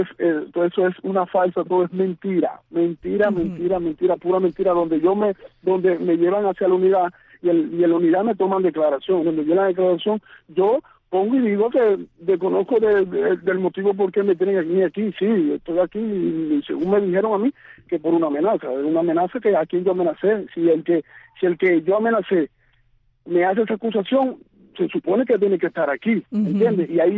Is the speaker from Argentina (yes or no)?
no; Cuba